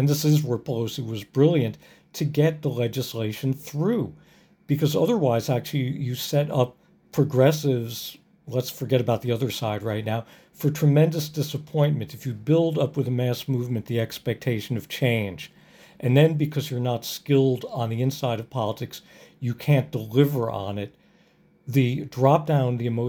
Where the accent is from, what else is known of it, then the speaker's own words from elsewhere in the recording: New Jersey, United States; live there part time now. I grew up in New Jersey and have family and friends there to this day.